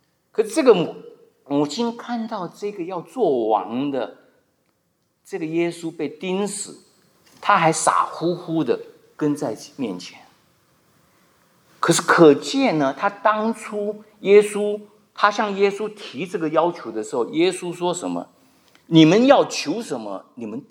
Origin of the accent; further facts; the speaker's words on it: China; 我们中国人可能也有这种习惯，跟犹太人一样。